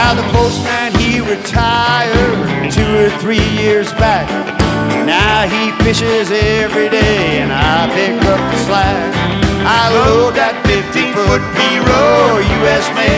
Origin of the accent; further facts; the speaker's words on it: Alabama, United States; as a kid growing up on the Magnolia River and Fish River and Weeks Bay, the mail boat, the last mail boat in America.